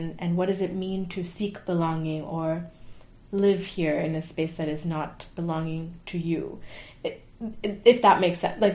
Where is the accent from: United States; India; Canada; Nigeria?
India; Every time I tell someone I'm from India